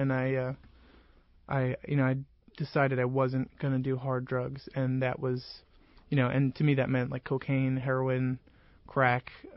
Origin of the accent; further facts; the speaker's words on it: New Jersey, United States; accent: New Jersey; first of all, I'm from Jersey, so I have one strike against me for that.